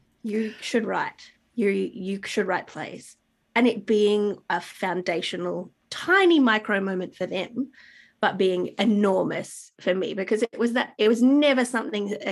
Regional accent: Gold Coast, Queensland, Australia; I grew up on the Gold Coast where with kind of middle class working parents

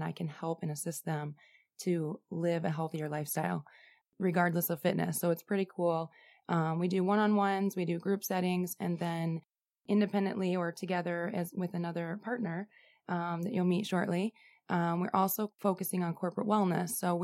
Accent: Niles, Michigan, United States; I am from Niles, Michigan, born and raised.

